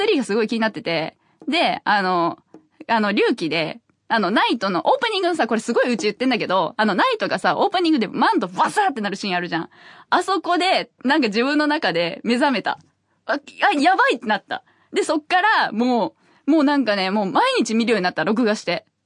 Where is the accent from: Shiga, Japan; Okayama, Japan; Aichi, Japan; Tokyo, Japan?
Shiga, Japan; まあ滋賀県出身なんですけど、滋賀県ってね、何もなくて、